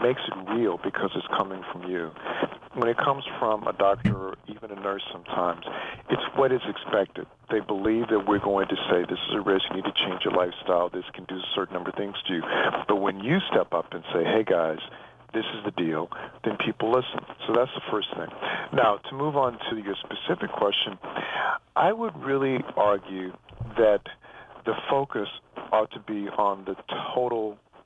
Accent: Louisiana, United States; my home state, Louisiana, because we've got a huge burden of cardiovascular disease in Louisiana

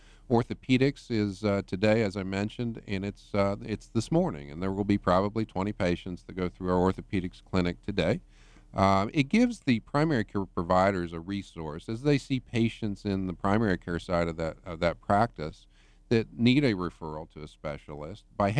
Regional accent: Oklahoma, United States; now in Louisiana, United States; Oklahoman, yes.

